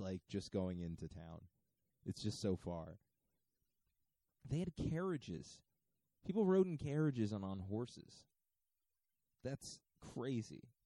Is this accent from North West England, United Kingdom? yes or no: no; Tottenham, London, United Kingdom; That's a killer accent. Tottenham. I'm from Tottenham.